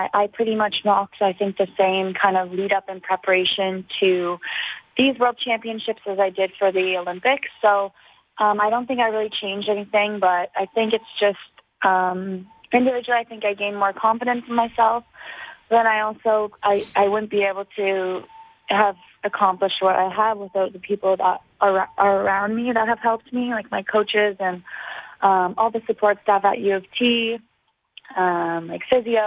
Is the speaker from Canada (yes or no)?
yes; Canada; which were in my hometown. So that was something that I wanted to compete in, and Canada was bringing a large team because it was in Canada and it was my hometown.